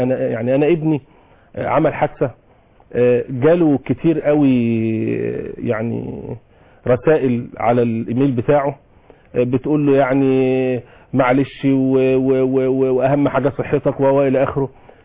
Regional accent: Egypt; إن إحنا مصريين لنا حقوق ولنا واجبات

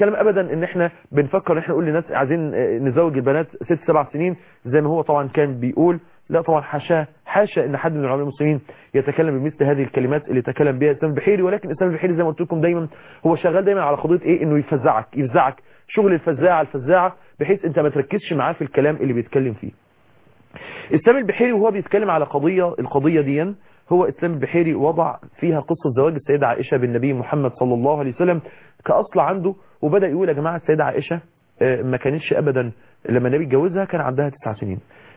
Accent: Egypt; نفس الكلام احنا عندنا في مصر في بيئات مختلفة

